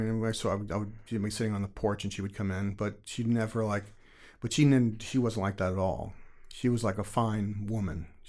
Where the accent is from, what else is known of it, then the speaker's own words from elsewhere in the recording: Brooklyn, New York, United States; and when I was a kid growing up in Brooklyn, my grandmother and my aunt and uncle lived in this building in Brooklyn